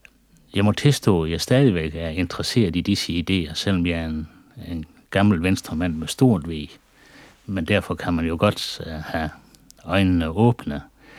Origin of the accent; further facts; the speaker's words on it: Toftlund, Region of Southern Denmark, Denmark; at sige til ham, jeg er fra Toftlund.